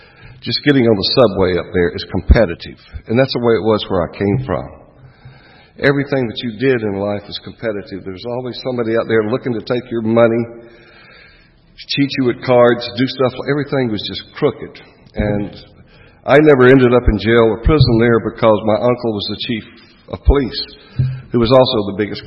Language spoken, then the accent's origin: English; Phenix City, Alabama, United States; also born or lived in Columbus, Georgia; I was born in Columbus, Georgia, but that was kind of a lie. I was raised across the river for about 17 years in a place called Phenix City, Alabama.